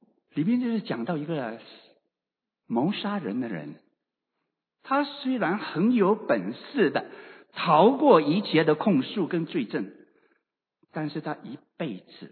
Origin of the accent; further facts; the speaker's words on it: China; 特别是我们中国人来说，我们从小没有听过犹太人的律法